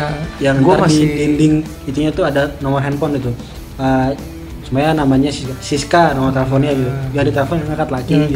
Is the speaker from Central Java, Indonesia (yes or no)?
no; Lampung, Indonesia; atau di tempat daerah gue ya, di Lampung khususnya